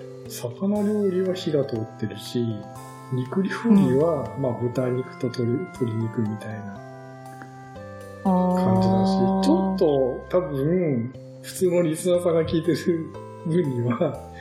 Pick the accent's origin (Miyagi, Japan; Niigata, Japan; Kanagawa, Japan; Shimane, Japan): Shimane, Japan; Izumo; うちの実家、まあ、出雲って島根県なんだけど、